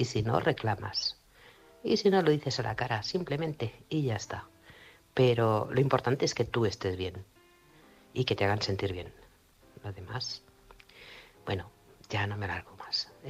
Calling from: Manresa, Catalonia, Spain; corresponsal de Manresa, Barcelona.

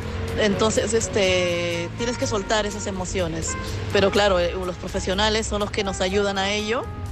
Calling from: Madrid, Community of Madrid, Spain; de Madrid.

